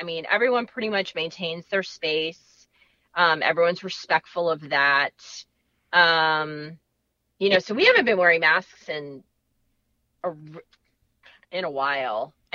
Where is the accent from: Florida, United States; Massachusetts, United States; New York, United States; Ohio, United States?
Florida, United States; I'm like, oh, yeah, I'm from South Florida.